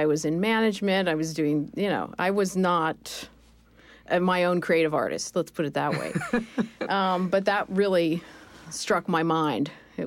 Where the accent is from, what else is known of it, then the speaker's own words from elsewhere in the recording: Arizona, United States; And I was born and raised in Arizona, so I have an affinity for desert landscapes.